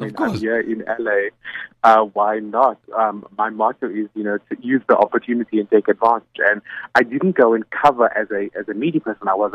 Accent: South Africa; and saying, you know, I'm from South Africa.

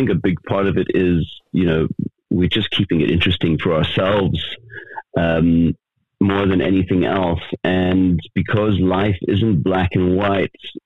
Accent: New York City, New York, United States; also born or lived in Los Angeles; now in South Africa; But yeah, I was born in LA. I was raised in Queens, in New York City, and all of my family are in the States.

